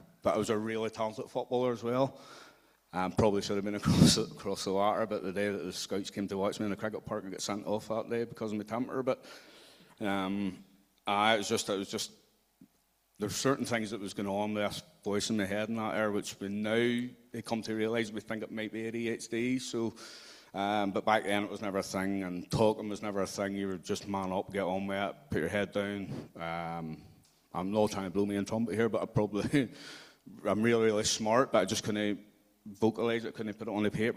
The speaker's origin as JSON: {"language": "English", "region": "Northern Ireland", "country": "United Kingdom", "tie": "born or raised there", "said": "we grew up in the Troubles and that there. So every time you left the house, you didn't know if you were coming home again. And then obviously, growing up in the Loyalist Housing Estate, where Mum and Dad were quite into the sort of like Protestant culture and that there."}